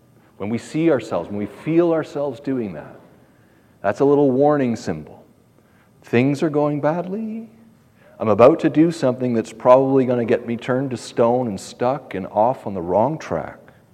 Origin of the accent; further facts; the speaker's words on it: Ontario, Canada; Personally, I'm from Ontario, as you know.